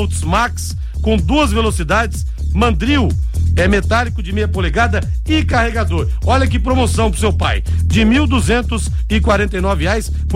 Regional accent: Brazil; e eu sou brasileiro, Brasil, analisando bem aqui, acho que meu dedo está marrom.

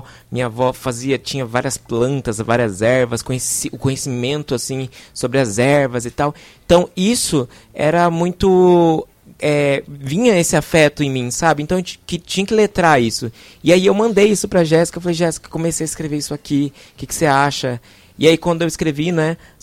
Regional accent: Corumbá, Mato Grosso do Sul, Brazil; que foi em Corumbá, que é uma cidade que eu tenho muito, muito carinho, onde eu nasci, fui criado lá durante muitos anos.

